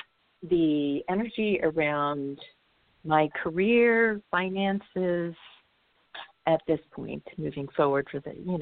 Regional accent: California, United States; California.

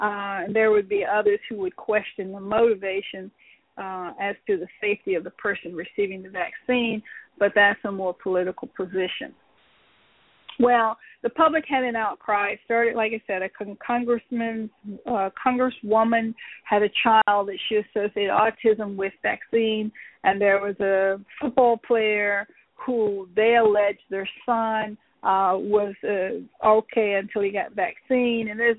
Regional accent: United States; As American, I think that it's dangerous not to have your child immunized.

